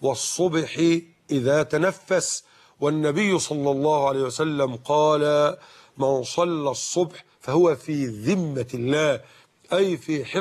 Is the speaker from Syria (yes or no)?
no; Mit Hadid, Dakahlia, Egypt; في السبت اللي قبل الماضي في قريتنا ميت حديد دقهلية